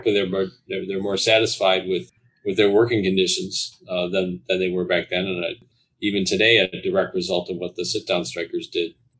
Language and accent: English; Lansing, Michigan, United States; I'm from Lansing, and Lansing, had a significant GM presence, but it's also the state capital, and it also had Michigan State University.